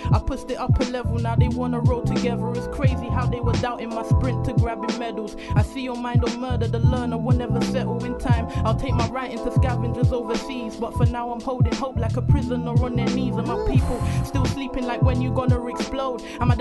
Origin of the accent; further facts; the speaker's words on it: Camden, London, United Kingdom; I got family up there, though, but, like, I'm from Camden.